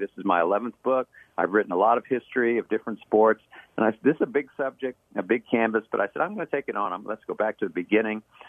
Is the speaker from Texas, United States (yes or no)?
yes; Dallas, Texas, United States; I'm born and raised in Dallas.